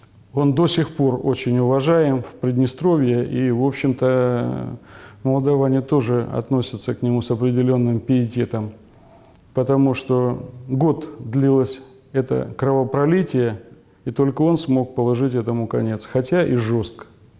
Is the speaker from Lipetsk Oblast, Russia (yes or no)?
no; Konstantinovsk, Rostov Oblast, Russia; born there; Ну, мы земляки, оба уроженцы земли Донской. Я родился в городе Константиновске, он в городе Новочеркасске. Его мама донская казачка, у меня отец донской казак, мама из кубанских или запорожских, которые стали кубанскими.